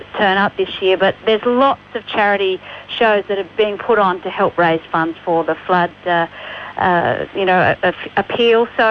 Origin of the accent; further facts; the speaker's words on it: Tamworth, New South Wales, Australia; See, I was born and raised in Tamworth, so as long as I've been alive, I've been going to the festival.